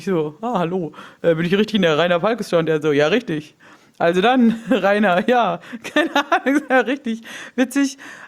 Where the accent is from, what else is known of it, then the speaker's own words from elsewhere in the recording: Flensburg, Schleswig-Holstein, Germany; So, guten Tag, ich bin aus Flensburg.